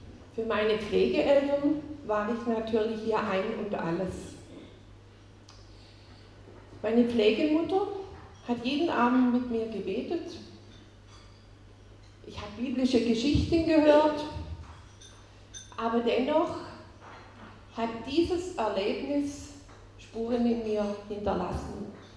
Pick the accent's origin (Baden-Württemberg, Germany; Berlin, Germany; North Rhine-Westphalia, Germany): Baden-Württemberg, Germany; bin 58 Jahre alt, geboren auf der Schwäbischen Alb. Und meine Kindheit und viele Jahre danach habe ich so 40 Kilometer nördlich vom Bodensee gelebt. Dann, 2007, hat es mich nach Hohenlohe verschlagen.